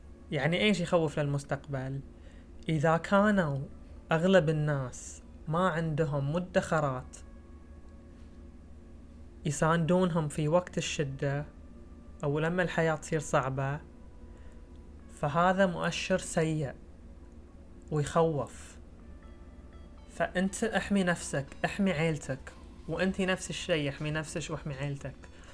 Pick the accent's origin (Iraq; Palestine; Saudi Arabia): Saudi Arabia; والانمبلويمنت حق النساء قاعد تقل بشكل سريع عندنا في السعودية